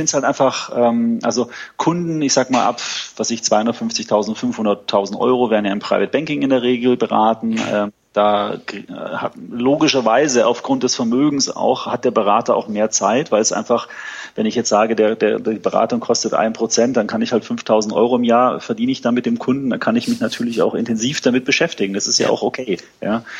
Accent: Munich, Bavaria, Germany; Wir sitzen in München, relativ zentral und ist meine Heimat. Ich habe mal ein paar Jahre in Frankfurt gearbeitet. Wollte dann aber wieder zurück nach München

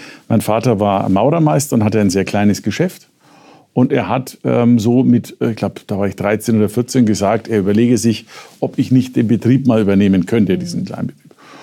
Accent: Nuremberg, Bavaria, Germany; now in Munich, Germany; im Vergleich zum Nürnberg, wo ich herkomme.

